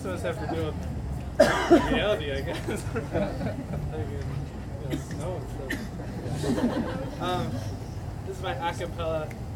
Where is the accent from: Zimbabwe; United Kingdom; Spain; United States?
United States; Michigan; now in California, United States; I'm from Michigan. We really love California.